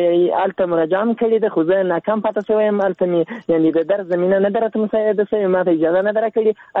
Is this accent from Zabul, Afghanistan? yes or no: yes; Zabul, Afghanistan; now in Ghazni, Afghanistan; زه د زابل يم دلته اوسېږم. دلته غزنی کې د ورځې په یو کار مصروف یم.